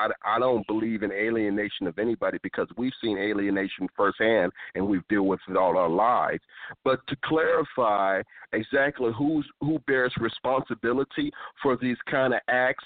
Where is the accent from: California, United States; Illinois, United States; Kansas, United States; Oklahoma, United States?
Illinois, United States; Chicago; accent: Chicago; That's my Chicago That's my Chicago accent.